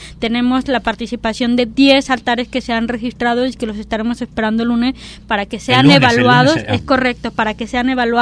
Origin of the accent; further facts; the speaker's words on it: Mexico; como buenos mexicanos vemos esto como alegría, como celebración.